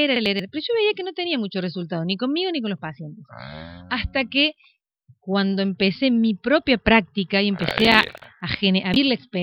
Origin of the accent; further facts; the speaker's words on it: Córdoba, Argentina; now in Concordia, Argentina; yo soy licenciada en psicología, yo soy recibida de la Universidad Nacional de Córdoba, soy de Córdoba.